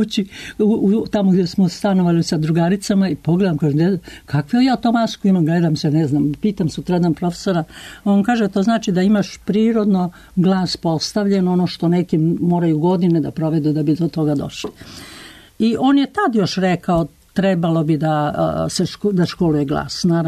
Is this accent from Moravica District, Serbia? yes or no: yes; Čačak, Moravica District, Serbia; also born or lived in Guča; ja sam u Guči završila prvi raz do osnovne škole. Kasnije je tata sa službom prešao u Čačak i u Čačku sam dovršila osnovnu školu, 4 razreda gimnazije, a onda sam upisala učiteljsku školu u Užicu